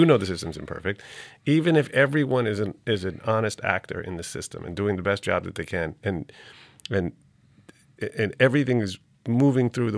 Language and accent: English; United States; speaking as an American, of course.